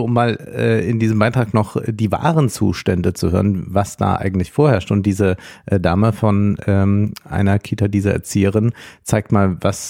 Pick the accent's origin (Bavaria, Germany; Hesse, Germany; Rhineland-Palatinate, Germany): Rhineland-Palatinate, Germany; das Land Rheinland-Pfalz, mein Heimatland